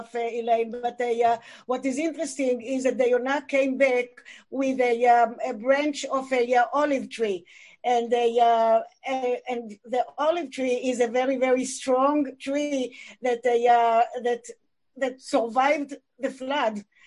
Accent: Israel; I was a bird watcher in Israel, and I am from Israel.

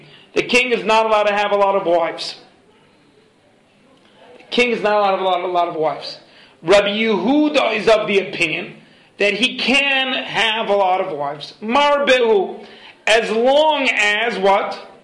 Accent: New York, United States; born there; I was born in New York.

